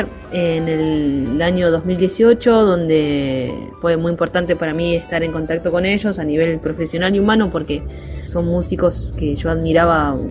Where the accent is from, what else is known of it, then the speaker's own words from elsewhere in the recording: La Matanza, Buenos Aires Province, Argentina; Me crié en La Matanza y toda mi infancia estuvo rodeada de música y sobre todo del folclore litoraleño.